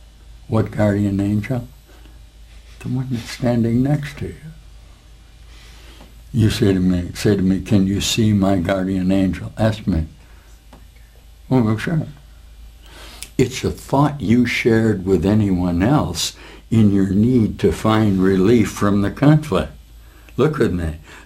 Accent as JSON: {"language": "English", "country": "United States", "said": "my determination to justify a goal of peace and harmony and love that I could find in my country as an American, and I found it."}